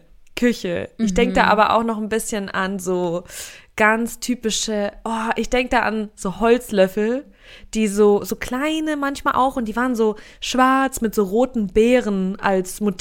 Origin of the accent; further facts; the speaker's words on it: Saint Petersburg, Russia; die hat man sich damals bei uns in St. Petersburg, hat sie meine Mutter geholt